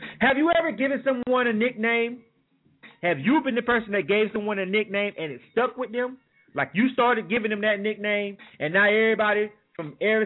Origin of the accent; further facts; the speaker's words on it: California, United States; 8 to 10 p.m. Eastern, which is 7 to 9 in the Bay, which is my hometown.